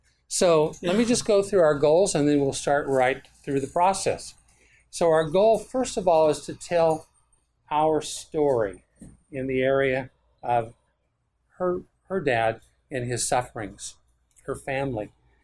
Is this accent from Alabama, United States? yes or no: no; Arizona, United States; We are from Arizona.